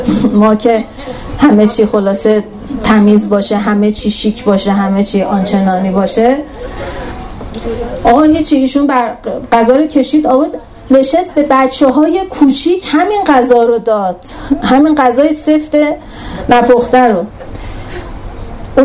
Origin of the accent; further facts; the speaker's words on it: Iran; ماها که قرتی هستیم توی ایران بزرگ شدیم،